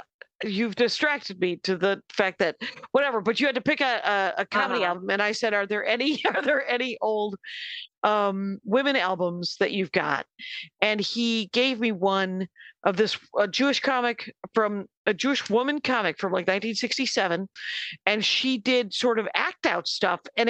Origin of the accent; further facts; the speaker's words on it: Canada; I'm a Canadian comic.